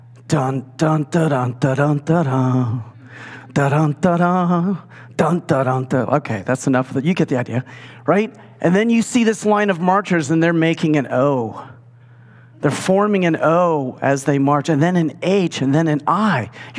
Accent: Ohio, United States; You know, we're from Ohio, right? We get it.

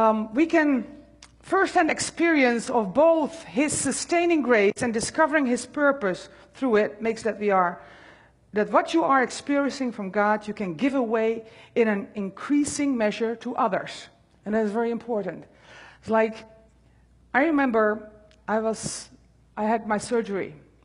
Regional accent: Netherlands; So I'm coming from the Netherlands

